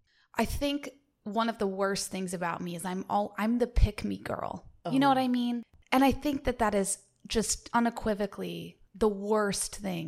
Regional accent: the South, United States; accent: Southern; You know, being from the South, I like to do my Southern accent a lot. I just really articulate the little twang.

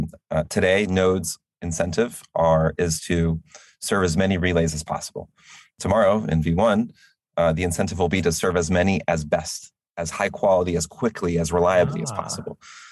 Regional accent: United States; I am an American. I am, the U.S. our company is based out of the U.S.

